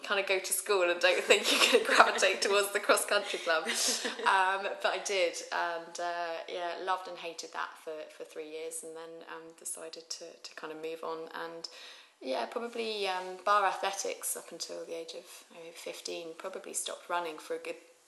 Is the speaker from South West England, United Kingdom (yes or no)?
yes; Falmouth, South West England, United Kingdom; moved away as an adult; also born or lived in Switzerland; now in London, United Kingdom; I'm from Falmouth in Cornwall, so I grew up there. Only moved to London sort of 5 years ago, having previously lived in the mountains in Switzerland for 3 years as well.